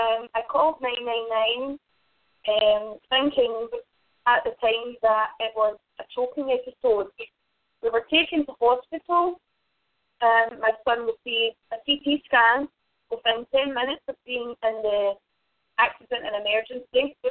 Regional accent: Scotland, United Kingdom; I come from Scotland.

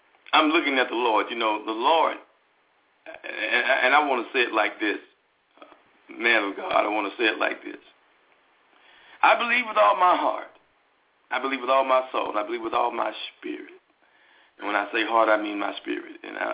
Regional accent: Memphis, Tennessee, United States; I'm from Memphis, Tennessee.

